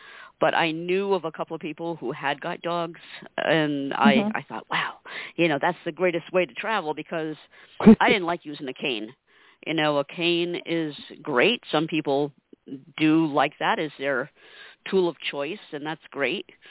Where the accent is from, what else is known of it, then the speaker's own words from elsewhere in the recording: New Hampshire, United States; also born or lived in Connecticut; now in New Jersey, United States; Well, I am from New England, so I was born in Connecticut and moved to New Hampshire in the 60s, and then came down to New Jersey to take a job with the Seeing Eye in 2006.